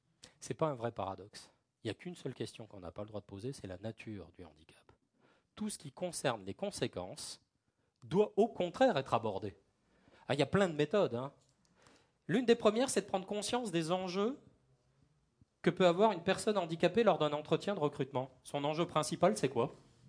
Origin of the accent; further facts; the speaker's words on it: Grand Est, France; Je suis alsacien d'origine